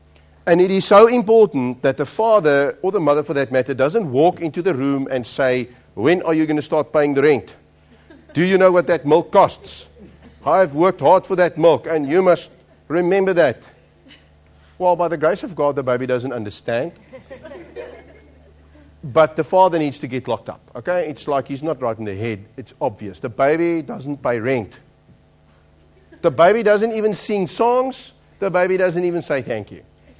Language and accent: English; South Africa; I'm from South Africa. I haven't spent a lot of time in the UK, so it's a sort of a fresh view.